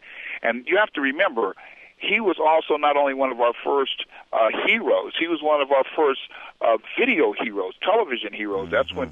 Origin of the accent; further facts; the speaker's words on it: Columbus, Ohio, United States; My mother was and father both were from Mississippi. I grew up in Columbus, Ohio